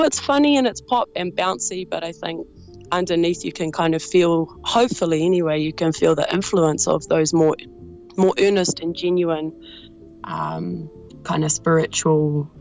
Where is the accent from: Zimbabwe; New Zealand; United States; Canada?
New Zealand; I'm from New Zealand and I'm hard.